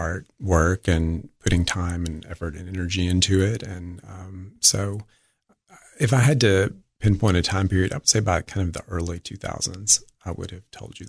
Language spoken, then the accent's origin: English; Livingston, United States; to do a show about Livingston, my hometown.